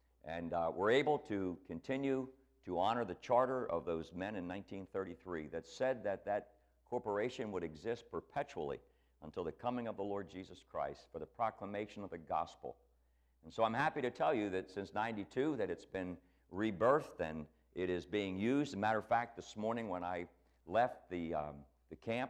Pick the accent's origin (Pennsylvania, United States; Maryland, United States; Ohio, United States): Pennsylvania, United States; Coatesville; In the 60s, I remember growing up in Coatesville in a church there and going there for Sunday school picnics.